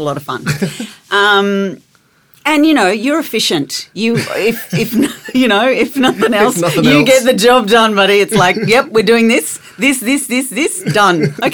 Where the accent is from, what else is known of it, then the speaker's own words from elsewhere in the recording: Maryborough, Queensland, Australia; I lived in Maryborough. I grew up in Maryborough in Queensland, and there wasn't a whole lot of professional work in Maryborough